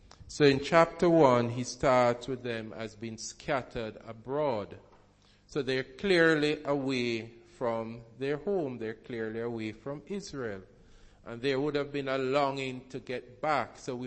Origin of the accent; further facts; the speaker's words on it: Jamaica; born there; Yes, I was born in Jamaica, and I've lived here all my life